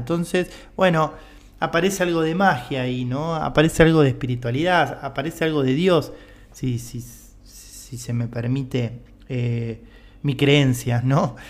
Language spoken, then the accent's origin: Spanish; Argentina; yo, para los que no saben, soy de Argentina